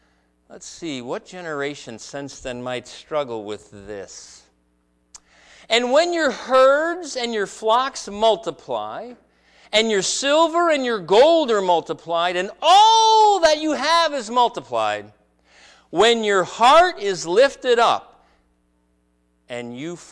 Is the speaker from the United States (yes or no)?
yes; United States; born there; I'm glad I was born in America.